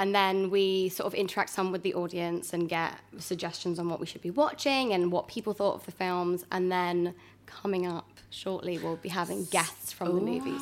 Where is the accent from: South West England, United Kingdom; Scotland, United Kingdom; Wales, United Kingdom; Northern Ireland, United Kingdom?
South West England, United Kingdom; Bristol; born or raised there; moved away as an adult